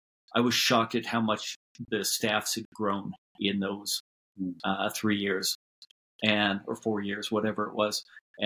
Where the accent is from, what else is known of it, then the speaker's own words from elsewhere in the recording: Calgary, Alberta, Canada; My step just before that was working with the University of Calgary men's basketball team in my hometown.